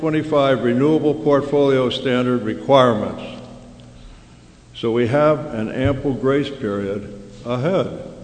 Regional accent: Bristol, New Hampshire, United States; I'm from Bristol, and I live on a hilltop that overlooks Newfound Lake and across the way at Cardigan Mountain and the surrounds.

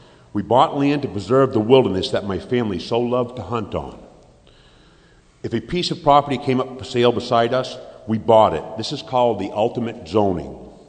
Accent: Hanover, New Hampshire, United States; I was born right here in Hanover Hospital in March of 1952. No, I'm not a transplant from somewhere else. I went to school in Newport Public Schools

